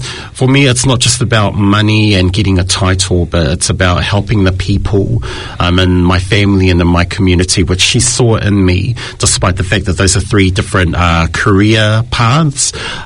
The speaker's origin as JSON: {"language": "English", "region": "Wellington", "country": "New Zealand", "tie": "born there", "lives_now": "Auckland, New Zealand", "said": "That's my cultural heritage. I was born in Wellington here in New Zealand. I shifted up to Auckland 8 years ago to pursue a career in flight attending. But I've always stayed true and basically stayed true and known to my Samoan roots."}